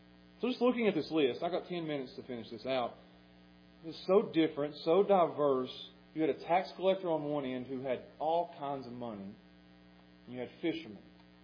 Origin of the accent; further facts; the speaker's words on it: Pound, Virginia, United States; I'm from Pound, you may be from somewhere else.